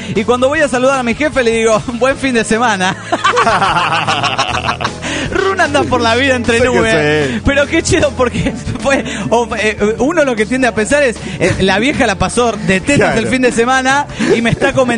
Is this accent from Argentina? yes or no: no; Ibarra, Imbabura, Ecuador; de Ibarra, Ecuador.